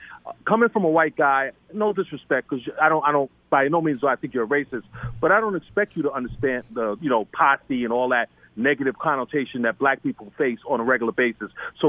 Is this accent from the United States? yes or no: yes; Brooklyn, New York, United States; When I was a kid, it was always about, and, you know, I come from Brooklyn, so it was all about scoring